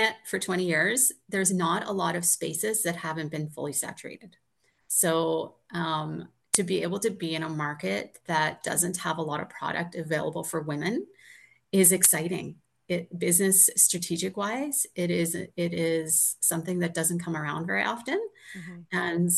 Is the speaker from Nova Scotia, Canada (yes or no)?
no; Sturgeon County, Alberta, Canada; I'm from Sturgeon County, and St. Albert is our hockey community.